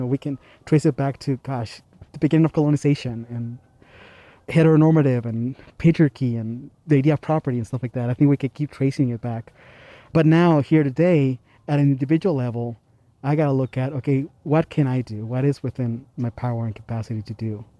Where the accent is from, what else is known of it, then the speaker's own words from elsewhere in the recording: Oaxaca, Mexico; now in Albuquerque, United States; I recently turned 42 years old. I am originally from Oaxaca, Mexico, but I have lived in Albuquerque twice.